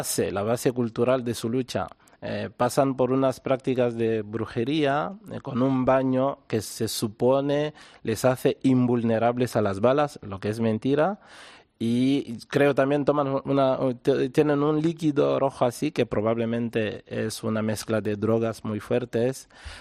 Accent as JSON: {"language": "Spanish", "country": "DR Congo", "first_language": "Tshiluba", "second_language": "Spanish", "said": "doy también clase de Chiluba, que es mi lengua nativa"}